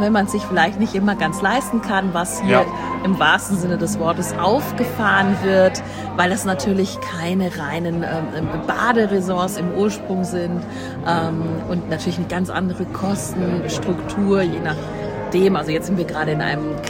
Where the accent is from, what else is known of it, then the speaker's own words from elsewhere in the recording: Bavaria, Germany; was können wir denn vielleicht mal bei uns in Bayern machen